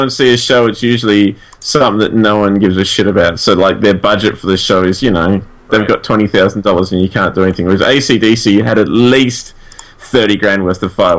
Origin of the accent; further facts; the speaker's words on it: Kellerberrin, Western Australia, Australia; I said, "I'm from Kellerberrin," because that's no one knows Dudekind.